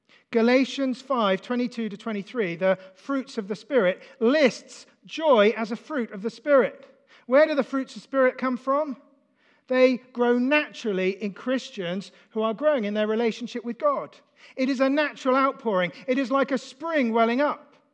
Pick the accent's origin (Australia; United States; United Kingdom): United Kingdom; as a British person from a very staid church background, quite conservative, I felt quite uncomfortable